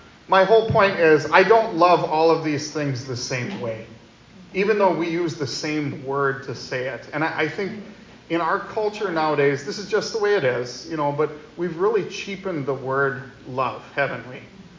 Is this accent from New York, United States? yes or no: no; Wisconsin, United States; I love bratwurst. I'm from Wisconsin. It's a staple food.